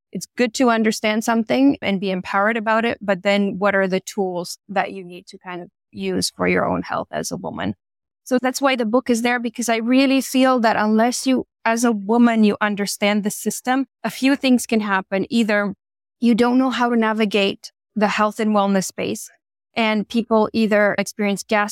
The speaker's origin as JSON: {"language": "English", "country": "Canada", "also_born_or_lived": "France", "moved": "as an adult", "said": "I'm Canadian, but I've moved out of Canada a long time ago after school. I moved to France. I was working there for 6 years. And I've been in Asia for about 13 years now."}